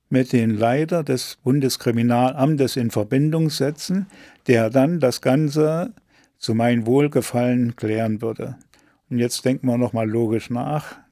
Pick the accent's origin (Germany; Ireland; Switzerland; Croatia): Switzerland; ich kann mir hier in Deutschland auch als Schweizer einen Telefonanschluss anmelden und switche den dann so um, dass bei mir in der Schweiz das Telefon klingelt.